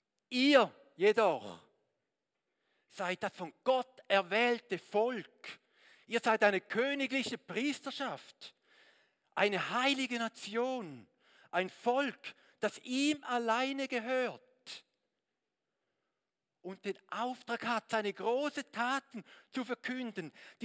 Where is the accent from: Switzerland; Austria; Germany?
Switzerland; bin Schweizer, sagt mir das Ding da. Das ist meine Identität, ich bin Schweizer.